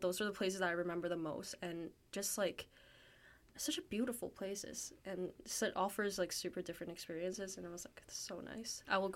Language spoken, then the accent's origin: English; Hong Kong; Like, even when I was from Hong Kong, like, traveling to Tokyo.